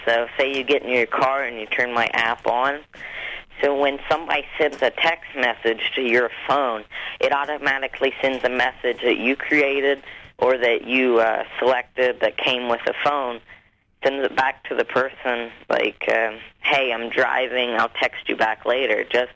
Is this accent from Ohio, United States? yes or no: yes; Ohio, United States; I'm actually in Ohio, about 2 hours south of Columbus. There's only like 100 people in my town, so we're kind of out in the country.